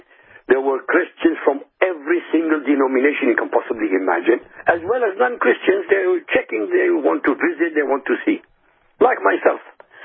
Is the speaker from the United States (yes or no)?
no; Iraq; I told him I came from Iraq. I told him I speak Arabic.